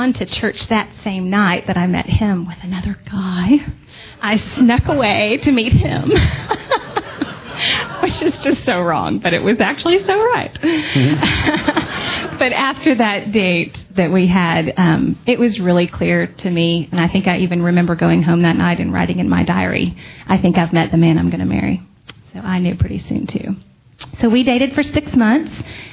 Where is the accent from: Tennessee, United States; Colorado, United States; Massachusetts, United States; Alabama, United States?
Alabama, United States; Opelika; born there; And I was born in a tiny little town called Opelika, Alabama. And if you don't say it like Opelika, you're not saying it right.